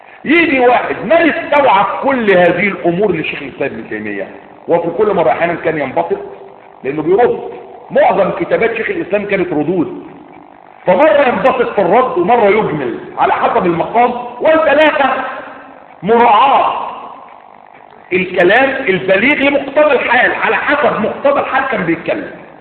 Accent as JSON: {"language": "Arabic", "country": "Egypt", "said": "كل اللي عندنا في مصر طلبة علم إن شاء الله من أهل السنة"}